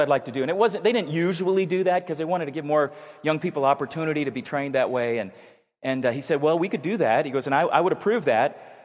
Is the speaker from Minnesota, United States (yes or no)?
no; San Diego, California, United States; Even though I grew up in San Diego and grew up around a lot of different cultures